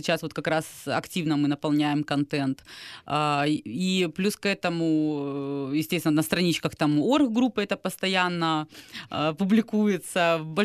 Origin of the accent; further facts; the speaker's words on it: Kyiv, Ukraine; Я сама киевлянка